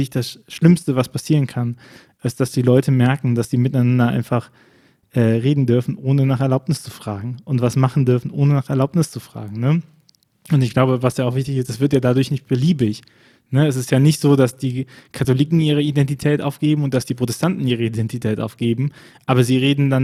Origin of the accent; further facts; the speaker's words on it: Rhineland, Germany; Mir geht das Herz ab, wie man als Rheinländer sagt